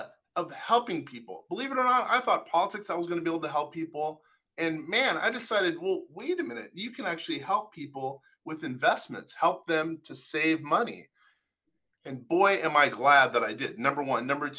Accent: Seattle, Washington, United States; You know, I'm from the West Coast. Seattle, Washington's where I'm from.

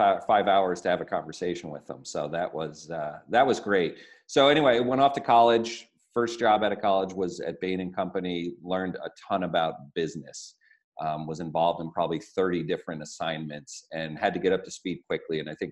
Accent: New Jersey, United States; You know, I grew up in New Jersey. Snowstorms were kind of a chance to make some money.

